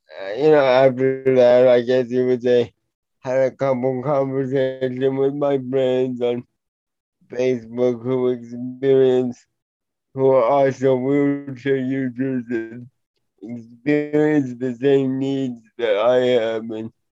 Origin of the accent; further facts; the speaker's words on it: Houston, Texas, United States; I am from Houston, Texas, and I am 29 years old, and I go by he, him.